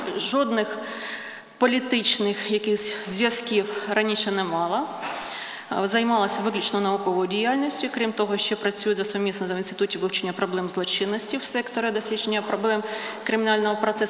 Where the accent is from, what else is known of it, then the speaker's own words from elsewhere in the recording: Kharkiv, Kharkiv Oblast, Ukraine; незважаючи на те, що я з Харкова і змогла прибути вчасно на це засідання